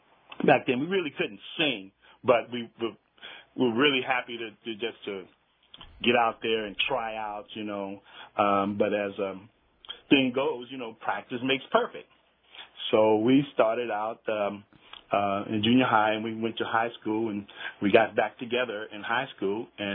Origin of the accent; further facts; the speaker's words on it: San Francisco, California, United States; Well, I'm from San Francisco, a place called Hunters Point.